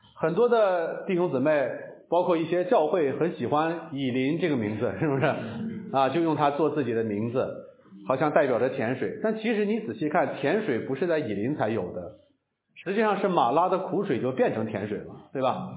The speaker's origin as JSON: {"language": "Chinese", "region": "Shanxi", "country": "China", "tie": "born or raised there", "said": "我是在山西的煤矿长大的，等我到了东北的时候呢，我的第一个感受就是我从小喝的水是苦的"}